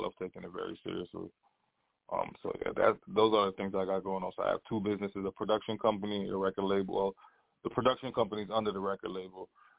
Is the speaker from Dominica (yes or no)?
yes; Dominica; now in New York, United States; I came to New York in 2003 from Dominica. I'm born and raised in Dominica, a smaller island in the Caribbean. I came to New York in 2003